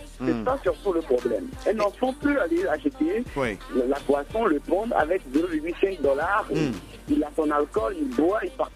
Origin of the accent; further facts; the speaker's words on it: Togo; Non, je suis togolais.